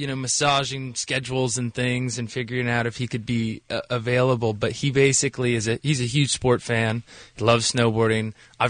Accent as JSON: {"language": "English", "region": "California", "country": "United States", "said": "the thing that was amazing is I'm from California. I think people forget that. They think I'm from Vermont or something like that, where it's really cold, or Colorado."}